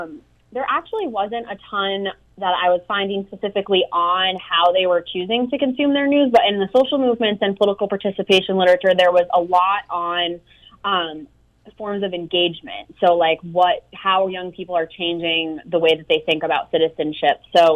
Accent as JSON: {"language": "English", "town": "Cape Cod", "region": "Massachusetts", "country": "United States", "said": "I am from Cape Cod, Massachusetts, and then did undergrad in Western Massachusetts at Smith College. So I'm pretty much a Massachusetts, like, homegrown native."}